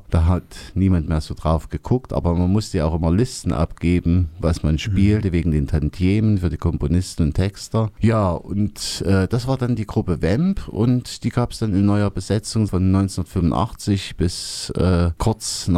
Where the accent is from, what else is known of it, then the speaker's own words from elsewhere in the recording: Apolda, Thuringia, Germany; born there; Also ich wohnte damals noch in Apolda, bin ja gebürtiger Apolderer